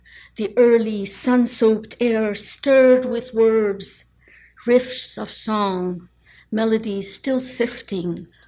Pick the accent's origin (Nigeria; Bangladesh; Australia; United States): Bangladesh; moved away; I grew up in Bangladesh, where we lived in multi-generational families